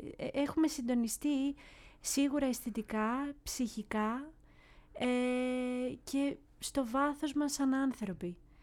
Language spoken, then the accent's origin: Greek; Ano Kastritsi, Western Greece, Greece; σε ένα εκκλησάκι στο Άνω Καστρίτσι, το χωριό μου.